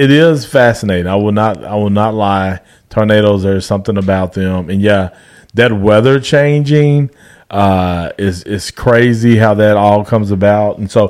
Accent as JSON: {"language": "English", "region": "Oklahoma", "country": "United States", "tie": "born or raised there", "said": "growing up in Oklahoma, like I have"}